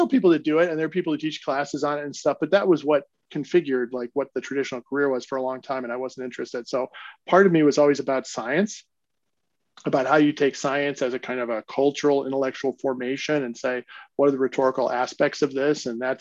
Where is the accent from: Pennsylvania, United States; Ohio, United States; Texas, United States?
Ohio, United States; Cleveland; now in Milwaukee, United States; I love the Midwest, and you know, I'm from Cleveland, Ohio